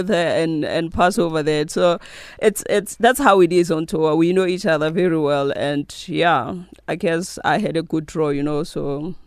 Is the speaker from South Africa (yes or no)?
yes; South Africa; I take pride from just being a South African.